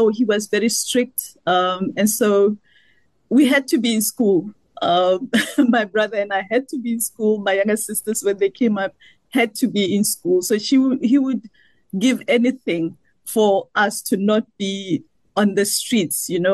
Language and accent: English; Seshego, Limpopo, South Africa; So I'm from Limpopo province. I actually grew up in a township called Seshego.